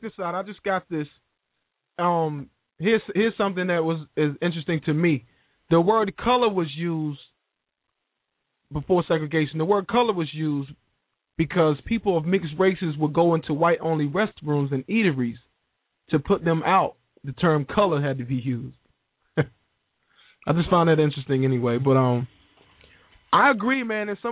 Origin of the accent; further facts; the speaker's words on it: United States; Like, okay, so I'm an American that happens to be black. Why can't I be an American that happens to be of color?